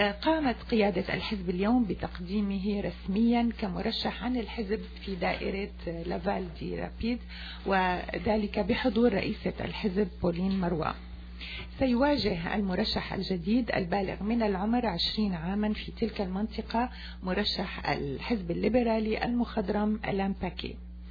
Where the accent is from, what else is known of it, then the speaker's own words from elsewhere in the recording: Syria; وعلى بلدنا سوريا بالسلام والحرية والأمن